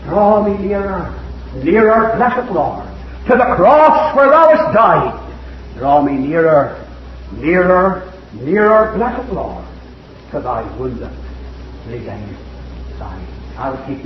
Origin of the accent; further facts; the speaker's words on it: Ireland; born there; Some have told me that I'm maybe good Italian, but I was born in Ireland, so I couldn't help that.